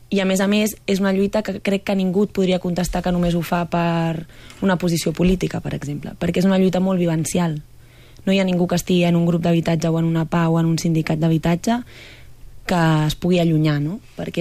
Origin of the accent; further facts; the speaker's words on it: Barcelona, Catalonia, Spain; jo sóc de Barcelona tota la vida, de Gràcia, de fet, del barri de Gràcia